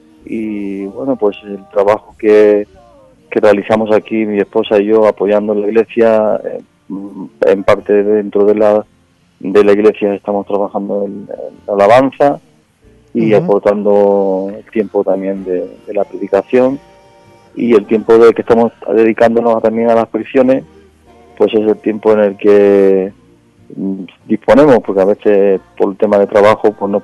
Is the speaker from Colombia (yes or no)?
no; Seville, Andalusia, Spain; born there; voy de viaje a Sevilla, allí de donde yo nací